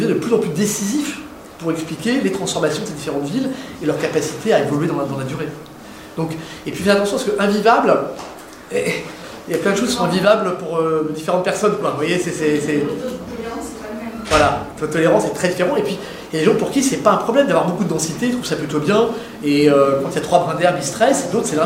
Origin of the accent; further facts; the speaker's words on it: Saint-Brieuc, Brittany, France; moi, je viens de Saint-Brieuc, pas de problème, c'est important, Saint-Brieuc.